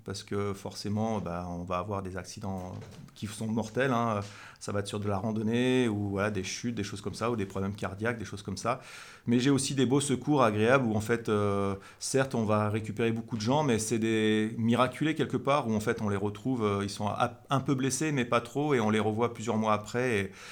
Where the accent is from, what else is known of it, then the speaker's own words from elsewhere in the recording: Occitanie, France; born there; also born or lived in Alps; Alors moi, je suis né en Haute-Garonne, mais finalement, le massif haut-garonnais, je le connaissais pas forcément. J'ai beaucoup vécu dans les Alpes et en fait, je suis arrivé en 2014, en septembre 2014.